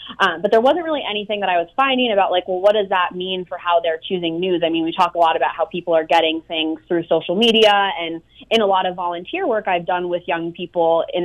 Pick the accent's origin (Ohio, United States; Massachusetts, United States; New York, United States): Massachusetts, United States; Cape Cod; I am from Cape Cod, Massachusetts, and then did undergrad in Western Massachusetts at Smith College. So I'm pretty much a Massachusetts, like, homegrown native.